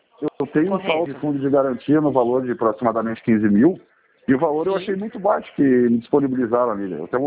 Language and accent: Portuguese; Porto Alegre, Rio Grande do Sul, Brazil; Não, não, sou de Porto Alegre.